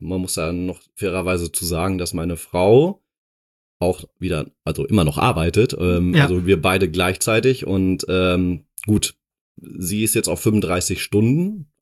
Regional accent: Dortmund, North Rhine-Westphalia, Germany; ich komme aus Dortmund ursprünglich. Genau. Bin da geboren und aufgewachsen.

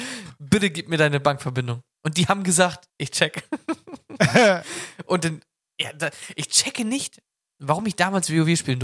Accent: Buxtehude, Lower Saxony, Germany; Stackmann war es ja bei uns in Buxtehude.

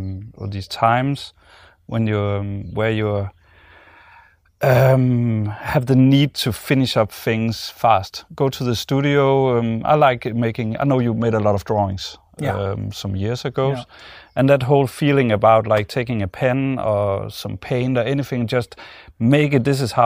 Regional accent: Omro, Wisconsin, United States; First time exhibition in my hometown.

